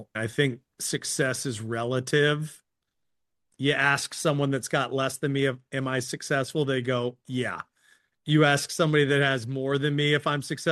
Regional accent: Maryland, United States; And so I'm from Maryland, which is like one of the hotbeds for that sport.

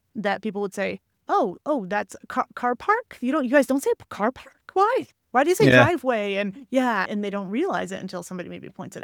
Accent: United States; I grew up near the Canadian border, but in the U.S. And so we, you know, the French that I knew was maybe more Montrealese.

